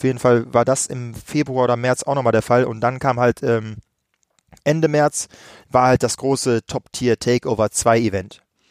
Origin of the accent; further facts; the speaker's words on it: Düsseldorf, North Rhine-Westphalia, Germany; war die Battlemania das erste Mal in meiner Heimatstadt in Düsseldorf.